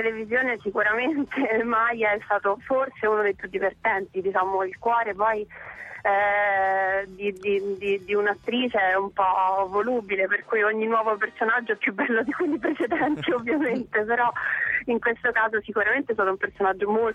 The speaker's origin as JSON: {"language": "Italian", "town": "Siena", "region": "Tuscany", "country": "Italy", "said": "Io sono del Nicchio, ho cominciato a Siena, è nata"}